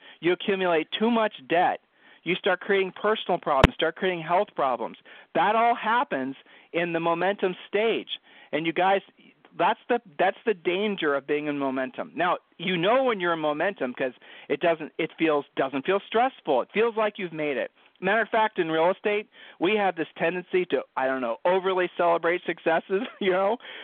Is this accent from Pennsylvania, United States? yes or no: no; Ohio, United States; I mean, I'm from Ohio. I still get geeked up about that, but he doesn't, you know.